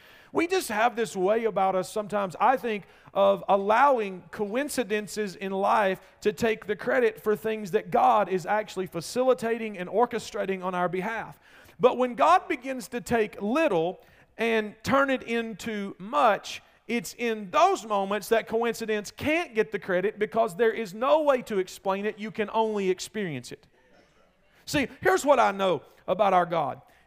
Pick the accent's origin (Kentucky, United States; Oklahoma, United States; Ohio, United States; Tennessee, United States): Kentucky, United States; I'm sorry, I am from Russell County, South Central Kentucky.